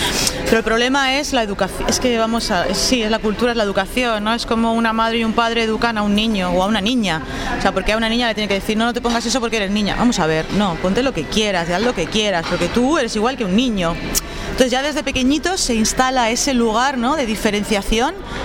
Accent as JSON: {"language": "Spanish", "region": "Basque Country", "country": "Spain", "said": "En el País Vasco, por ejemplo, que es de donde yo soy"}